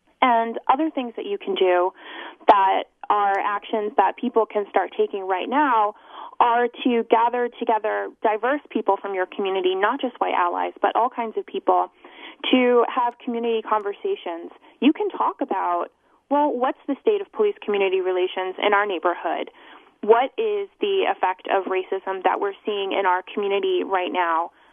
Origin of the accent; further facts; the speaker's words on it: Boston, Massachusetts, United States; And Darren, I'm also from the Boston area as well, so it's great to talk to a fellow East Coaster.